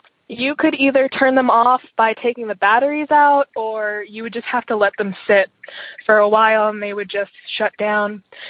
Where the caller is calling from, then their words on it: Eugene, Oregon, United States; I'm calling from Eugene, Oregon.